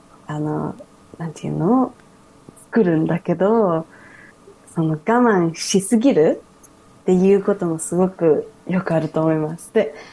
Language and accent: Japanese; Australia; 私はオーストラリア育ちなのに